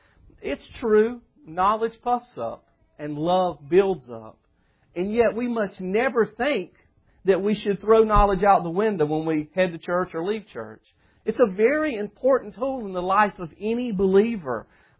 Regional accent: the South, United States; or as I think about that as a Southerner, there was some lack of emphasis on Christian education

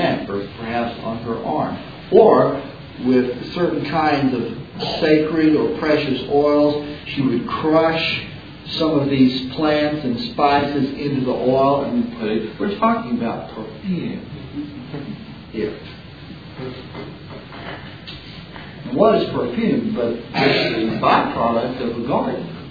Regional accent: Jacksonville, Texas, United States; When I grew up in Jacksonville, Texas, there was a honeysuckle between my house and the house of Tommy.

